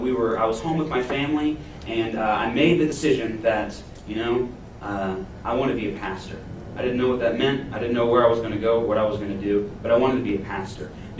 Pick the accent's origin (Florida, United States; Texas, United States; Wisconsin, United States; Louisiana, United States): Texas, United States; Beaumont; I wasn't always in Dallas. As I told you a moment ago, I'm from Beaumont, Texas.